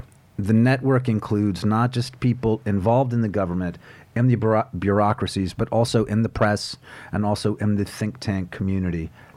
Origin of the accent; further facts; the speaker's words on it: New York, United States; I grew up in New York. Everyone there, when we used to have a genuine press corps, everyone understood who Donald Trump was